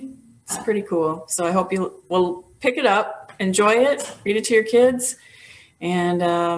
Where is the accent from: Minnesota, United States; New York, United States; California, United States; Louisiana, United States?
Minnesota, United States; Duluth; I'm from the Christmas city of the North, Duluth, Minnesota.